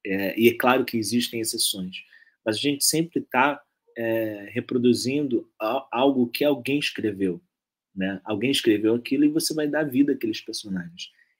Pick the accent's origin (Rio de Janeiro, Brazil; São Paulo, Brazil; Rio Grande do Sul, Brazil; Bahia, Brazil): Bahia, Brazil; Salvador; born there; aqui em Salvador, que é a cidade onde eu nasci